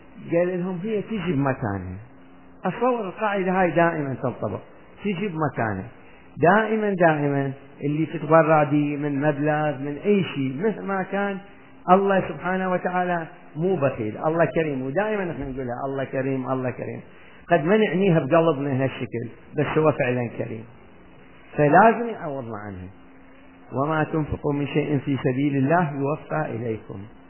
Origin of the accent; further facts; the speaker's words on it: Iraq; وجايين احنا من العراق تعبانين